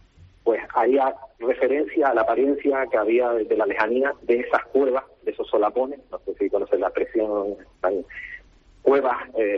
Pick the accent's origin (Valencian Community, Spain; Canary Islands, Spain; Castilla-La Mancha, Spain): Canary Islands, Spain; Artenara; Bueno, pues como estamos hablando, soy de Artenara, entonces claro, de ver esos paisajes y pasar por allí y tal